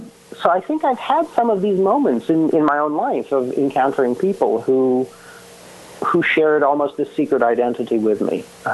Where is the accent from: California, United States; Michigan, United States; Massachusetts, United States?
Massachusetts, United States; I grew up outside of the Jewish community, sort of. I went to Jewish day schools, but most of my friends lived in Brookline and Newton and Sharon, the major, you know, some of the major Jewish communities in Massachusetts.